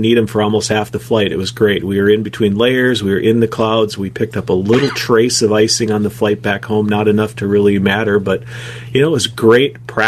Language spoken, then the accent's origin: English; Duluth, Minnesota, United States; from there to Duluth, Minnesota, which is my hometown.